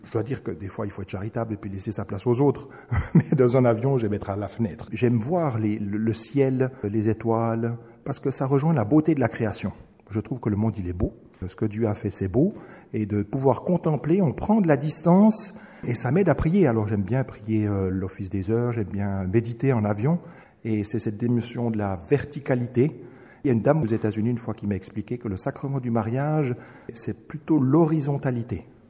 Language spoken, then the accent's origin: French; Bôle, Neuchâtel, Switzerland; j'ai grandi à Bôle, Colombier, donc au bord du lac de Neuchâtel, et il y avait un aérodrome tout près, à 3 km à vol d'oiseau.